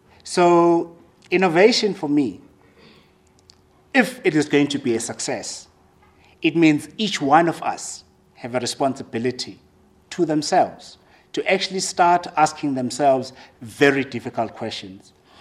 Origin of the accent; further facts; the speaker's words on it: South Africa; As a South African, I've always believed that I am one amongst many great nations in the world.